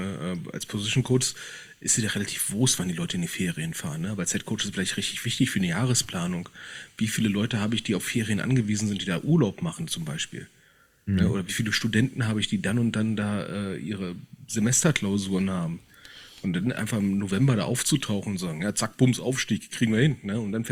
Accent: Berlin, Germany; Das war ein Erwachen hier als Berliner Karneval.

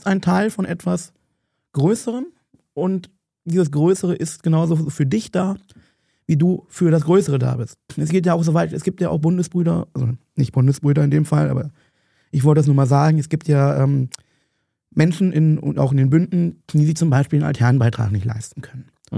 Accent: Berlin, Germany; Ich bin ja Berliner, ich bin ja auch mehr aus Berlin, wie man ja weiß.

